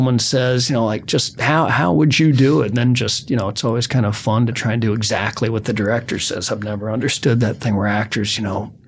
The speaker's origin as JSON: {"language": "English", "town": "Dallas", "region": "Texas", "country": "United States", "said": "Yeah, we were filming in Austin and I'm from Dallas, as you know."}